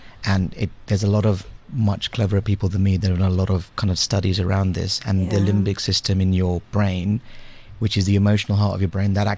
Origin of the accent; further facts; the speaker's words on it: London, United Kingdom; also born or lived in India / Liberia; And I went to the UK when I was about 7 or 8. So I've been in the UK ever since, and kind of grew up in London